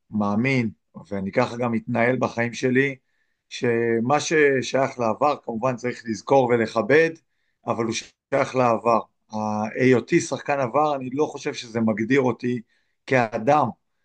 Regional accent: Misgav Am, Northern District, Israel; קיבוץ משגב עם, בצפון, מעל קריית שמונה. גדלתי

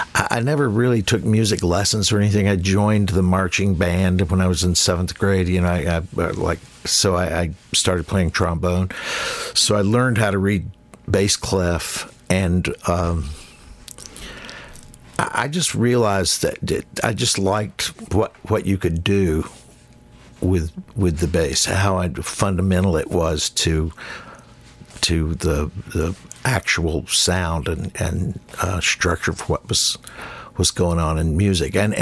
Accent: the South, United States; Growing up in the South, you were exposed to more R&B and country than a lot of kids were, like in Chicago.

